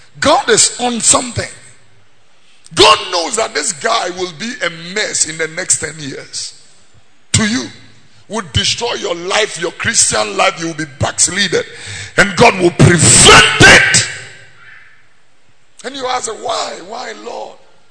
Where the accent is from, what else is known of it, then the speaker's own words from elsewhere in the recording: Greater Accra, Ghana; I grew up here. I was born here in Tesano. I grew up in Abeka and Fadama.